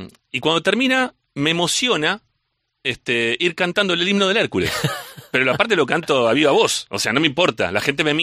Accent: Argentina; now in Spain; Y yo, como vengo de Argentina

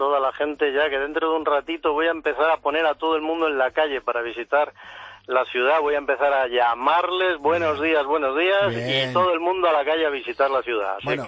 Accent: Madrid, Community of Madrid, Spain; now in Granada, Spain; no soy de Granada, soy de Madrid.

